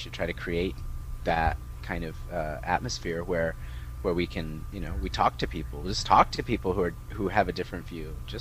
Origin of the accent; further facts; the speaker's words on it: United States; there's very few things that I have to that are my absolute duty as an American